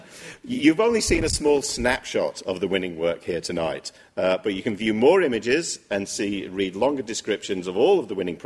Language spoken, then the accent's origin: English; Manchester, North West England, United Kingdom; And obviously, as a Mancunian, I'm obviously very interested in this project.